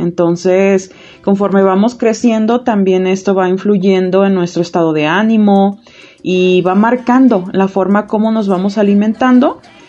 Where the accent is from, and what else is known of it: Mexico